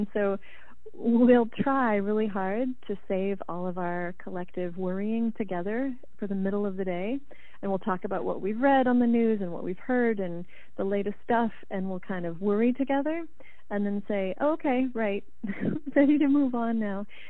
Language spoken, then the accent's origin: English; Haiti; I grew up in Haiti as a kid, locked up on a missionary compound plenty of times